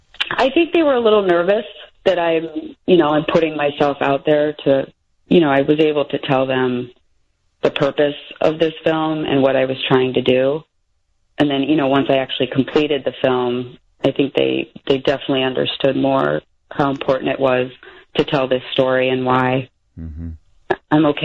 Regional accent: Littleton, Colorado, United States; where are you from? even sometimes what high school did you go to. And I knew early on that as soon as I said Littleton, you know, they kind of look at you cross-eyed, like, how do I know that city?

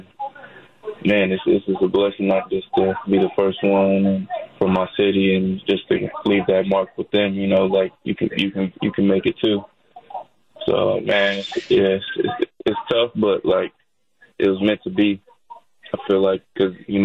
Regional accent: Yakima, Washington, United States; Yeah, growing up in Yakima, there wasn't much hope.

